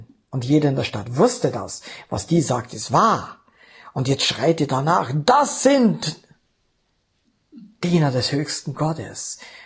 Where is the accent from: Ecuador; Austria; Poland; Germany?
Austria; bin Warmduscher, die Couch ist mein liebstes Ding, bin Österreicher, Mamas Liebling.